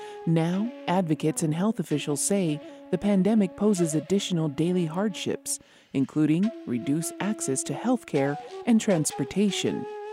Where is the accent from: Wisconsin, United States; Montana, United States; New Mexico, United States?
New Mexico, United States; Isleta Pueblo; from Isleta Pueblo